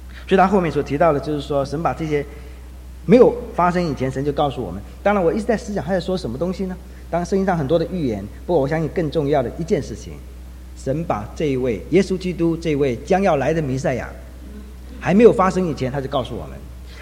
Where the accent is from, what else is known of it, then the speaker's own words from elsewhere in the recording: China; 我们不能够只看到我们中国人福音的需要